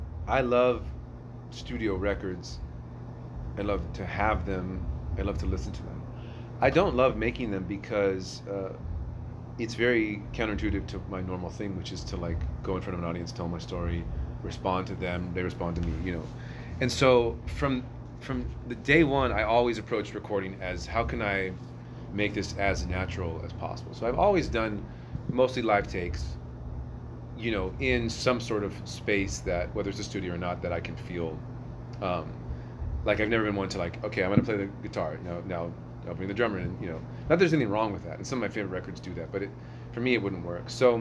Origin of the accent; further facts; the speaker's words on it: Los Angeles, California, United States; I grew up in Los Angeles, so I have that West Coast thing